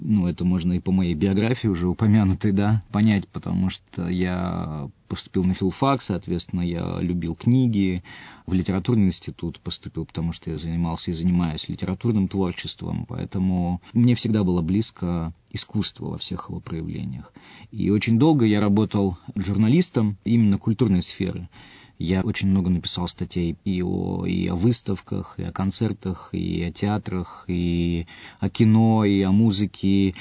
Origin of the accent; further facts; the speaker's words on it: Irkutsk, Irkutsk Oblast, Russia; большая часть моей жизни, конечно, связана с Иркутском, который я люблю, который я считаю своей родиной, безусловно, это мой родной город. Я отсюда пока не хочу уезжать.